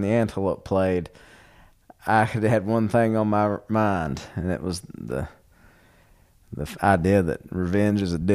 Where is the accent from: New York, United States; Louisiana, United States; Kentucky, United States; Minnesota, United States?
Kentucky, United States; a common refrain you always heard growing up in Eastern Kentucky is there's nothing for anybody to do.